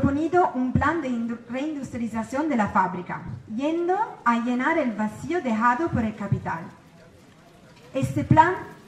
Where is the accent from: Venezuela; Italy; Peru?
Italy; Spanish is a second language; venimos de Italia.